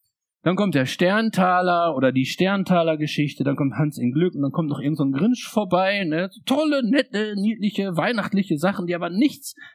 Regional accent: Schötmar, North Rhine-Westphalia, Germany; in meiner kleinen Stadt, wo ich herkomme, Schöttmann, Ortsteil von Bad Salzuflen

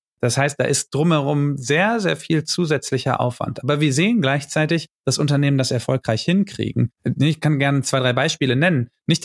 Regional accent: Cologne, North Rhine-Westphalia, Germany; ich komme jetzt aus Köln, das heißt nicht so weit weg, dass hier das Rheinische Revier ist.

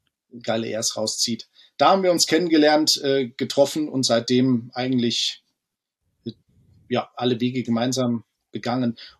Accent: Kirchheim-Heimstetten, Bavaria, Germany; Wir kommen aus dem Vorort von München und der Ort ist so ein bisschen... genau, Kirchheim-Heimstetten. Die gehören zwar zusammen, aber es sind doch zwei Orte.

